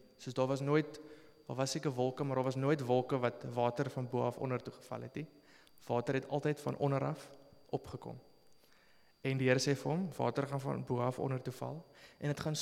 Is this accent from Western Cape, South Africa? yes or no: no; Bloemfontein, Free State, South Africa; So my ouers bly in Bloemfontein, ek kom van Bloemfontein af.